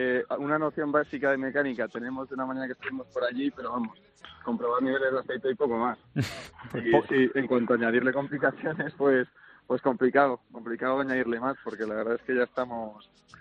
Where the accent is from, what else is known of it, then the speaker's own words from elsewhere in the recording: Galicia, Spain; soy gallego